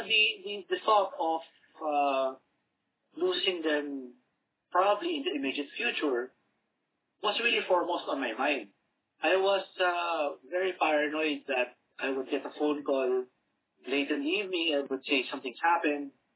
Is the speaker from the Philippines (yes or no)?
yes; Philippines; I don't have to wave a flag and say, I'm a Filipino, like that.